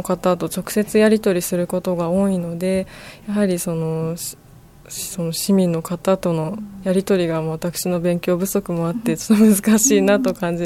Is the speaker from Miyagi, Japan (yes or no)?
no; Fujisawa, Kanagawa, Japan; 私は生まれてからずっと藤沢市に在住しておりまして、すごく藤沢市に愛着があると感じております。